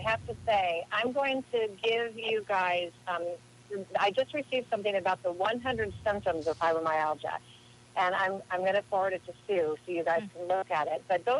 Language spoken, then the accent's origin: English; Ireland; I am Irish.